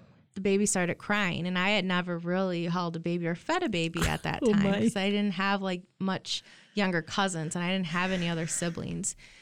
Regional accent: DeWitt, Michigan, United States; born or raised there; also born or lived in Lansing

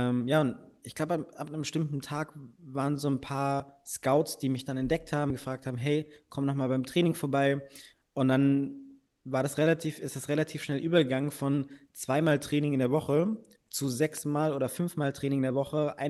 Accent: Bamberg, Bavaria, Germany; in meiner Kleinstadt Bamberg, wo ich herkomme

